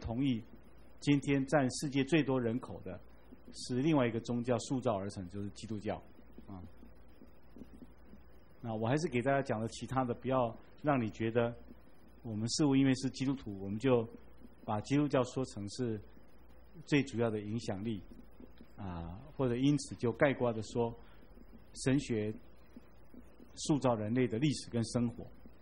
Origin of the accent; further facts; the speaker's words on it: China; 我们中国人喜欢说儒家思想给我们多的影响